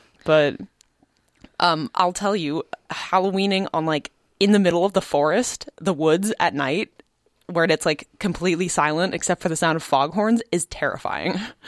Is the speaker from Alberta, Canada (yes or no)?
no; Nanaimo, British Columbia, Canada; I grew up on Pirate's Lane because Nanaimo had a pirate-obsessed mayor.